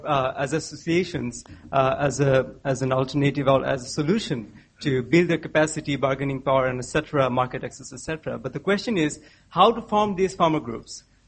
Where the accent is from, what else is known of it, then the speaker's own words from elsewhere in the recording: Bangladesh; from Bangladesh, so I think I can share a bit lot about this topic.